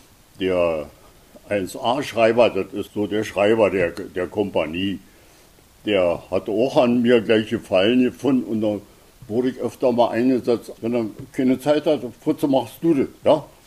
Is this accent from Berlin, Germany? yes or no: yes; Berlin, Germany; ich war der als Berliner der Mittelpunkt.